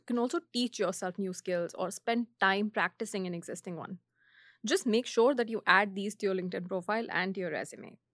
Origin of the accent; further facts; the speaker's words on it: India; English is a second language; now in Canada; I had moved to Canada from India, and compared to my home country, the banking sector and products in Canada were very different.